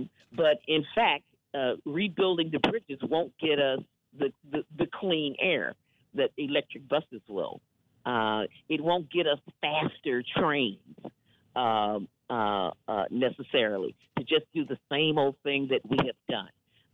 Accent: Wisconsin, United States; You know, I hail from Wisconsin, and of course, I grew up in a culture of clean air and clean water

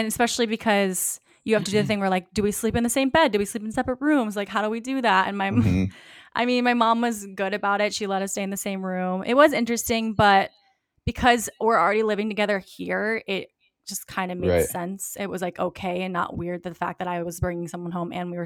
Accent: Virginia Beach, Virginia, United States; He loves Virginia too, and I'm from Virginia Beach, so that's like my hometown.

